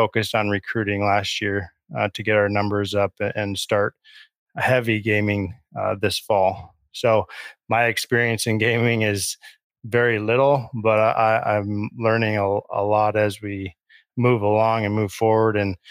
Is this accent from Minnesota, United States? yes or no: yes; Minnesota, United States; I have a twin brother, and we, you know, played on our Nintendo quite a bit. But we grew up in northern Minnesota, so we did a lot of outdoors things as well.